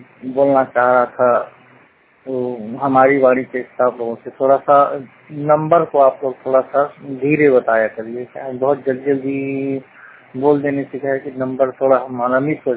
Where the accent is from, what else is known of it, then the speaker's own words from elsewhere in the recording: Bilaspur, Chhattisgarh, India; मैं छत्तीसगढ़ बिलासपुर जिले का रहने वाला हूँ। पूरी तरह से 100% दृष्टिबाधित हूँ।